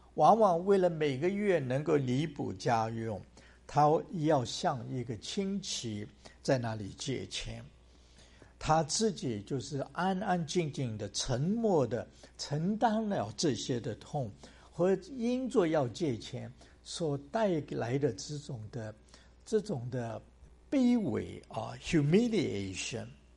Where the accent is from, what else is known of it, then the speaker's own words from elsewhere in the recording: Hong Kong; also born or lived in China; 我还记得当我在香港长大的时候，我记得我的父亲他工作的非常的殷勤非常的辛苦，因为那时候我们刚从国内去到香港